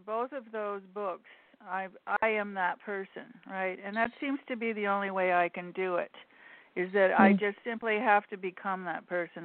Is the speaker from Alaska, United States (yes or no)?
yes; Alaska, United States; wherever you live, like, you know, I'm from Alaska, right? So you're a little bit tougher.